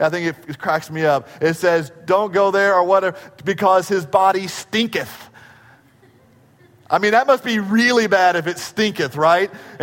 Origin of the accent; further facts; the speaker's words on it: Dallas, Texas, United States; Well, you know, we're from Dallas. We don't sound like that at all, right?